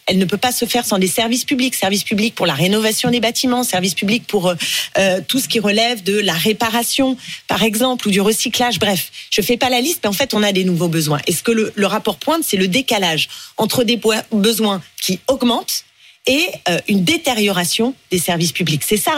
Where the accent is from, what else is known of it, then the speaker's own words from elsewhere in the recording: Île-de-France, France; moi je vois chez moi, en Seine-Saint-Denis